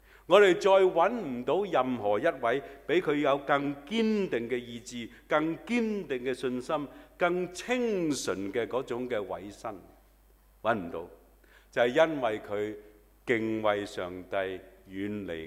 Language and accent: Chinese; Hong Kong; 我觉得我们香港人真的不可以做猪的